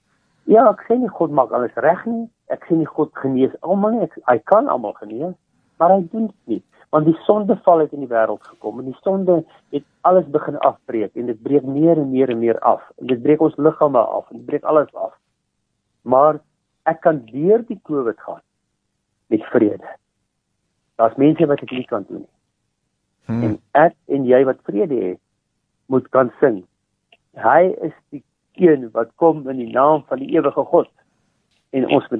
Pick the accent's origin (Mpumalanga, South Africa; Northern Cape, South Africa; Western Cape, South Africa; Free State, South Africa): Free State, South Africa; Harrismith; born there; ek het op Harry Smith gebore.